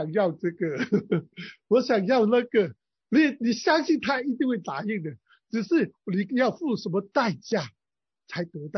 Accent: China; 我们中国人把圣洁与道德那种完美，那种不犯罪等同

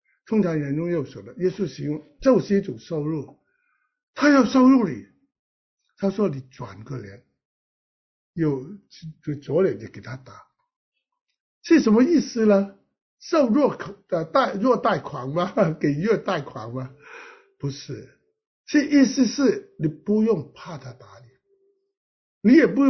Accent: China; 今天我们身为一个中国人，面对日本人，我们都有这样的傲气

